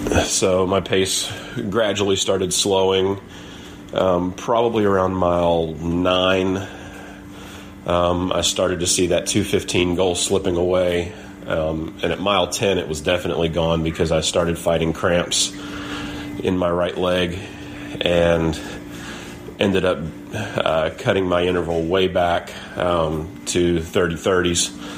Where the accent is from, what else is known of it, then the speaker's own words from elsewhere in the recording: Maryland, United States; But Baltimore's the one I really want to do, as I grew up just outside of Baltimore. And I think that would be a lot of fun to do one in my old backyard.